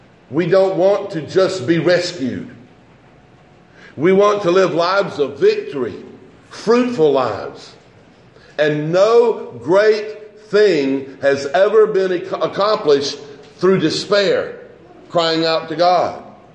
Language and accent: English; Georgia, United States; I don't know about California and the other places because I'm from Georgia, but Six Flags over Georgia had the Scream Machine when I was a kid.